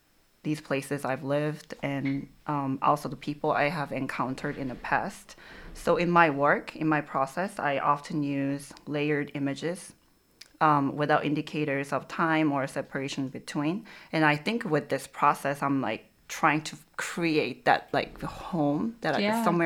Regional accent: Thailand; also born or lived in United States; I grew up as a third culture kid, living in Thailand, growing up in Thailand as a Korean. Mm-hmm. And I also lived in four different states in the U.S. So I've moved like quite frequently.

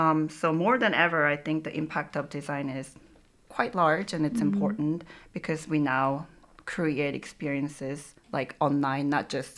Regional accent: Thailand; also born or lived in United States; I grew up as a third culture kid, living in Thailand, growing up in Thailand as a Korean. Mm-hmm. And I also lived in four different states in the U.S. So I've moved like quite frequently.

